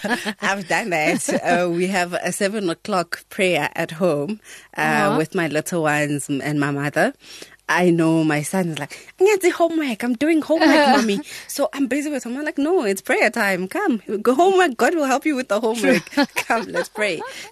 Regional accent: Daveyton, Gauteng, South Africa; I am from Daveyton

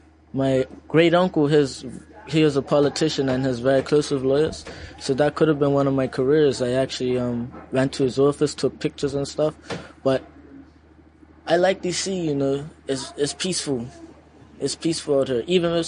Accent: Bermuda; I come from Bermuda.

